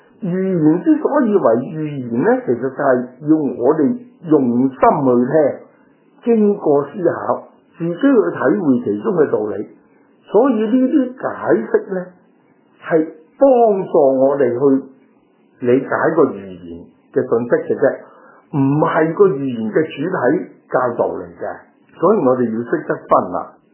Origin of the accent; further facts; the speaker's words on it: China; 就系我哋中国人讲嘅明察秋毫之末而不见而生